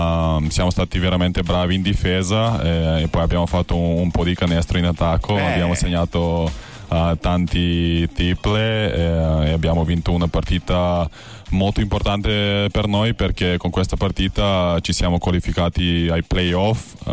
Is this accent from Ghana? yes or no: no; North Macedonia; Rappresenta tanto, perché da dove vengo io noi non abbiamo mai fatto Olimpiadi.